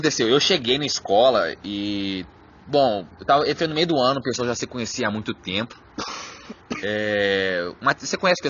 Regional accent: Belo Horizonte, Minas Gerais, Brazil; a gente é de Belo Horizonte.

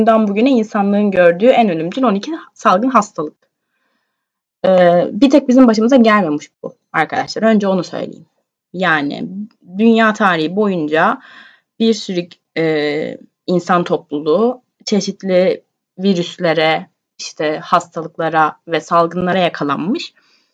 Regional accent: İzmir, Turkey; now in Istanbul, Turkey; Çünkü ben İstanbul'da yaşıyorum. Normalde şu an memleketimde İzmir'de olsam da İstanbul'da yaşıyorum.

